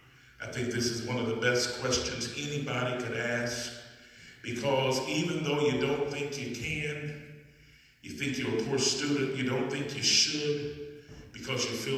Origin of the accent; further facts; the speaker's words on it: Indianapolis, Indiana, United States; I was a little boy growing up in Indianapolis, and we used to sing this song.